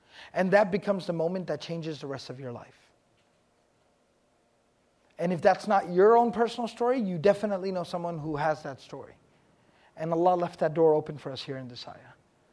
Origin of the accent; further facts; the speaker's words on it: Texas, United States; All right, I'm from Texas. We don't talk like that.